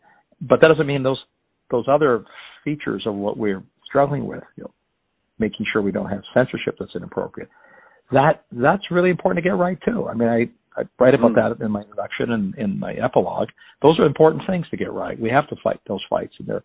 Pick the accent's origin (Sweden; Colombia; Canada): Canada; now in United States; I'm Canadian. I immigrated to America